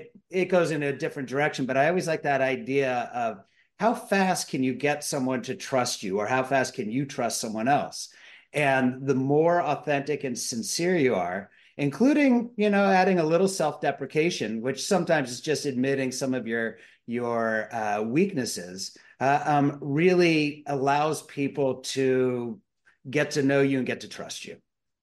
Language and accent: English; San Francisco, California, United States; There's a little bit of a scab picking there because I'm from San Francisco.